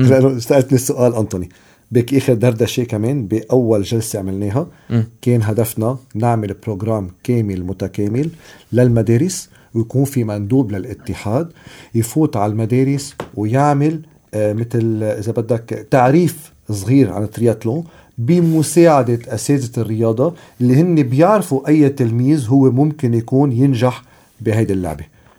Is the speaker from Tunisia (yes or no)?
no; Lebanon; نحن من لبنان